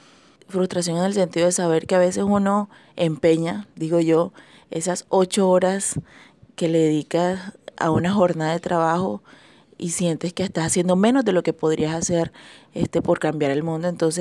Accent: Caribbean Region, Colombia; soy una costeña de 34 años, nacida de una madre banqueña y un padre magangueleño.

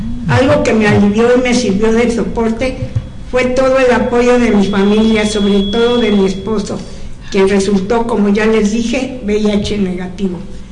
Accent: Mexico City, Mexico; born there; Hace 66 años nací en la Ciudad de México.

